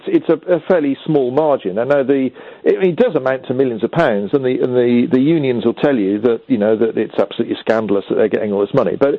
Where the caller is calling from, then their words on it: Bristol, South West England, United Kingdom; in my neck of the woods, I'm calling you from Bristol